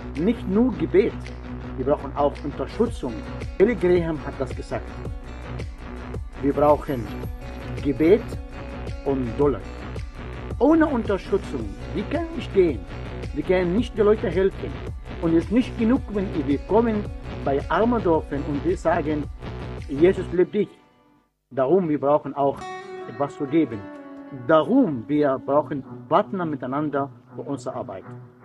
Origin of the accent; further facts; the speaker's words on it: Egypt; German is a second language; moved away as an adult; now in Austria; ich komme aus Ägypten. Ich bin bekehrt seit ungefähr 35 Jahren in Ägypten durch ein Ex-Muslim.